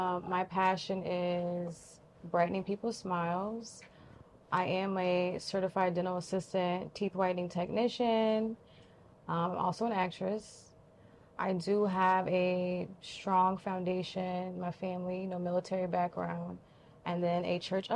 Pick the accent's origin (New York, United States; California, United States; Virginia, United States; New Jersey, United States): New Jersey, United States; Camden; also born or lived in Florida; No, I'm not. I was born in Florida, but raised in Jersey.